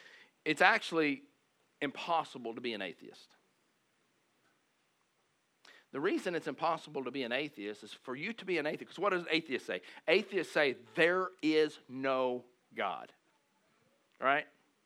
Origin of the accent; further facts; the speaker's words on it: the South, United States; Because in the South, I'm from the South, so I can say this.